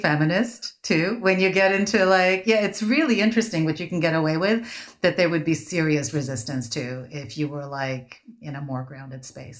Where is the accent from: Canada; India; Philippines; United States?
India; moved away; I think I might have attributed it to being Indian, because I feel like Indian people have like a really specific, like if you look at the like the Ramayana, there was a spaceship. Like I think we have very, very old school sci-fi cred.